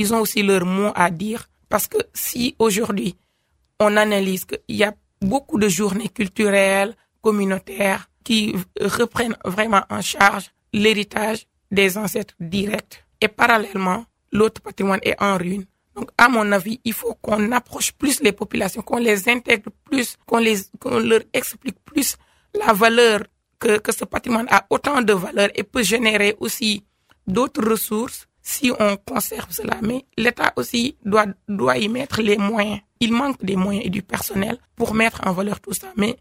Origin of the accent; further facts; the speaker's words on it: Senegal; Alors que je suis même originaire de cette zone du Saloum.